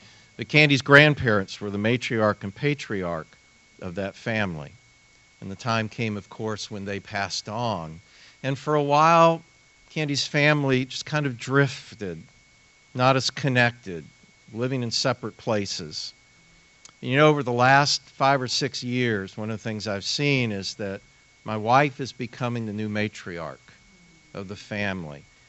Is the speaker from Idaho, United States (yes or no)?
no; Ohio, United States; I came from Ohio with this kind of good meat and potatoes Buckeye sensibility about me.